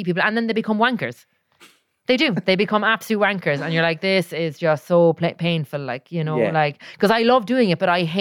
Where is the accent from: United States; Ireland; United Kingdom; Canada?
Ireland; Cork, Munster; I'm from Cork